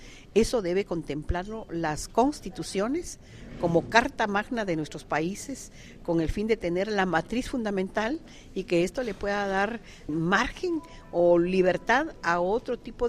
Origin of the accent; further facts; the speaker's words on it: Guatemala; Yo soy guatemalteca y estamos luchando por una ley